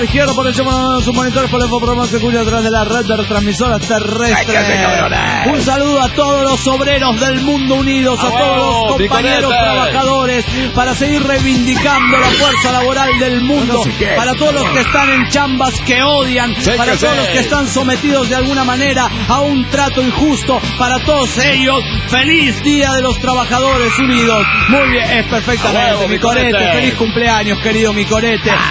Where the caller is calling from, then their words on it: Mexico; de México.